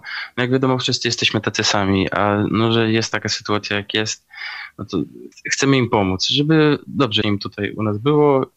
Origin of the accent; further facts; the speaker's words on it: Działdowo, Warmian-Masurian Voivodeship, Poland; Jestem z Działdowa, w województwie warmińsko-mazurskim.